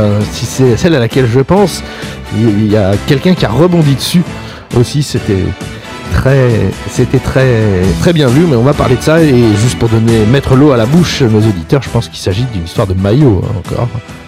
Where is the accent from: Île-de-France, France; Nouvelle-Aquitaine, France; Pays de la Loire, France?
Île-de-France, France; Paris; ça me fait plaisir en tant que Parisien de le balancer.